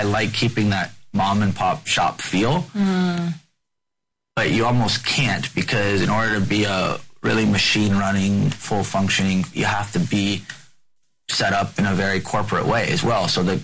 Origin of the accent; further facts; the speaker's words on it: Los Angeles, California, United States; We grew up in Los Angeles, my partners and I. We are born and bred